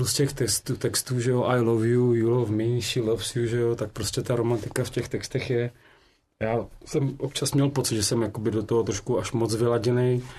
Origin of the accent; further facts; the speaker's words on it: Ústí nad Labem, Ústí nad Labem Region, Czechia; also born or lived in Děčín; Narodil jsem se v Děčíně, ale když mi byl asi rok, tak vzali rodiče a převezli mě do Ústí.